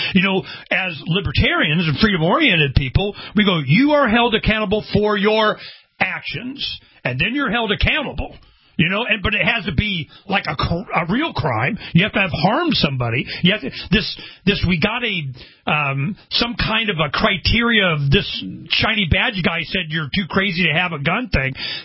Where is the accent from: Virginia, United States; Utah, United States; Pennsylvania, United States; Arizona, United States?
Arizona, United States; We just had I'm from Arizona.